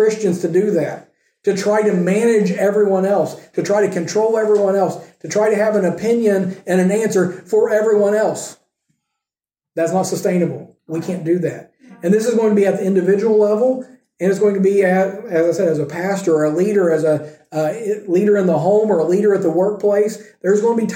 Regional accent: United States; And I know as American, it's probably even more so for me, okay?

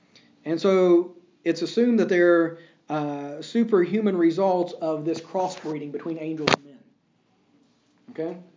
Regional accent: United States; It's like whenever I was growing up in the States, anytime that there was a extremely large, muscular, athletic type boy, you got all these farm boys and stuff where I'm from

